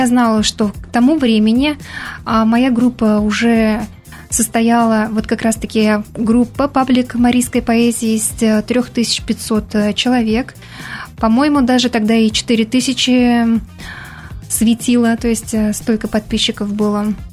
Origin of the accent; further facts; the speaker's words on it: Bashkortostan, Russia; Я сама родом из Республики Башкортостан. Я отношусь к восточным марийцам.